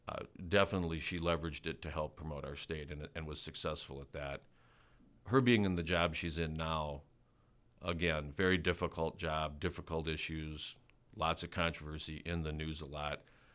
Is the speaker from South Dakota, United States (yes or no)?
yes; Armour, South Dakota, United States; I grew up in Armour. I was born in Douglas County Memorial Hospital, which at one time was the smallest hospital in the state.